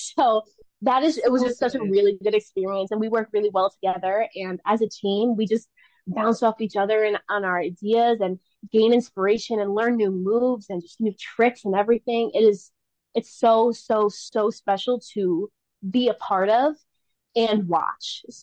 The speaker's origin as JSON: {"language": "English", "town": "Staten Island", "region": "New York", "country": "United States", "said": "And coming from, I'm from Staten Island, which is, you know, very one-dimensional from my experience."}